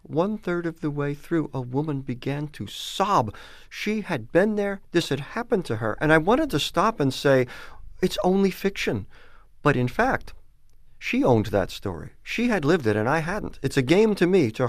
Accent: New York, United States; As you know, and as this preface says, I grew up in New York in a mainly Jewish community.

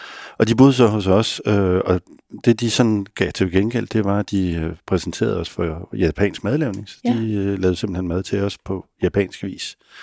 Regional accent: Capital Region of Denmark, Denmark; Og så er jeg fra Vestegnen for øvrigt.

